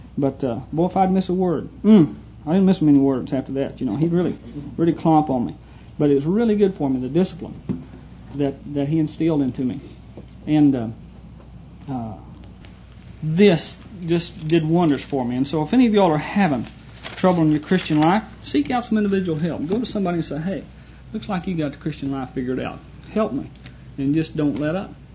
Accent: Phillips, Texas, United States; My sister, over in my hometown, Phillips, Texas, we started talking about, you know, we'd always loved each other and cared for each other

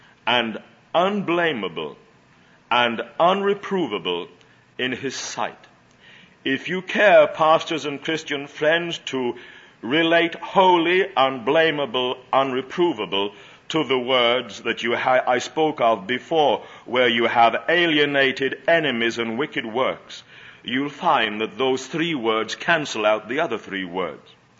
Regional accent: United Kingdom; now in United States; I'm an alien. I'm a British subject.

